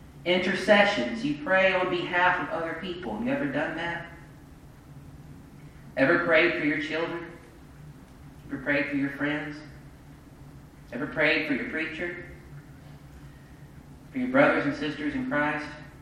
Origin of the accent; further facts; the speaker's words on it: Arkansas, United States; I'm from Arkansas, and I'm about 10 years older than I look.